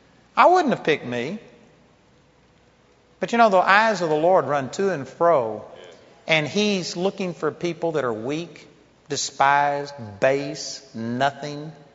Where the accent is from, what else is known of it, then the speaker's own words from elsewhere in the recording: Texas, United States; people understand when I say I'm a hick from Texas